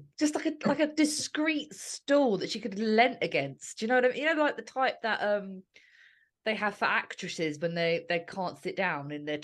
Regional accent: United Kingdom; That is like, as a British person, and people maybe can Google it if they're not from Britain, it's Cadbury purple

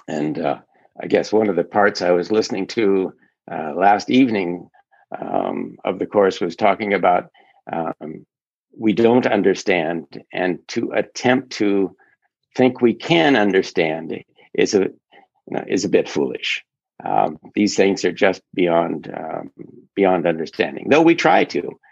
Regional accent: Midwest, United States; also born or lived in Asia; I grew up in the American Midwest with a fundamentalist family, completely rebelled against that. Went to Asia, studied Asian philosophies for 4 or 5 years in the late 60s and early 70s.

